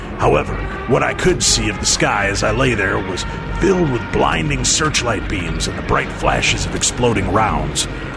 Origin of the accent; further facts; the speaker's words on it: Hermosa Beach, California, United States; also born or lived in Los Angeles; I'm a native Californian. I was born in Los Angeles and grew up in Hermosa Beach.